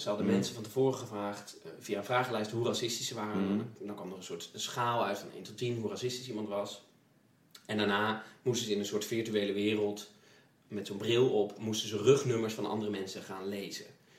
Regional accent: Twello, Gelderland, Netherlands; Maar ik kom uit Twello.

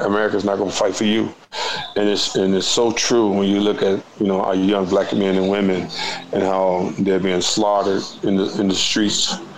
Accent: Chicago, Illinois, United States; born there; I was born here in Chicago and had the opportunity to travel all over the world

